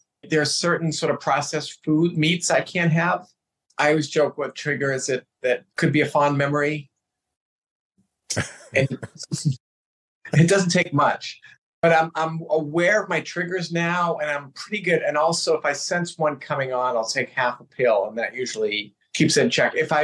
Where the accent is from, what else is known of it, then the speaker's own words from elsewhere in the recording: Boston, Massachusetts, United States; also born or lived in New York; now in Los Angeles, United States; So I'm originally from the Boston area, but I live in Los Angeles now. Yeah, and I lived in New York for a bunch of years, but I still feel like I'm a Bostonian at heart